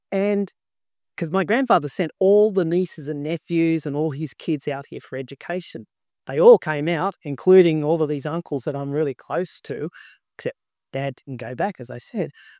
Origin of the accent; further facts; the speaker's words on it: Australia; I've grown up, I'm an Aussie boy. So I've grown up here